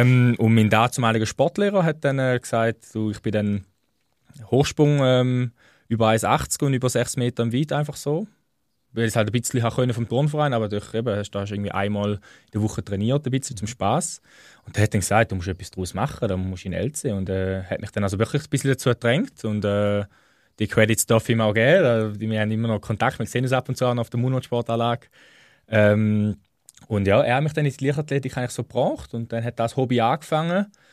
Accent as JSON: {"language": "German", "town": "Büsingen", "region": "Baden-Württemberg", "country": "Germany", "tie": "born or raised there", "said": "Ich bin da wunderschön behütet in Büsing aufgewachsen am Kanton Schaffhausen."}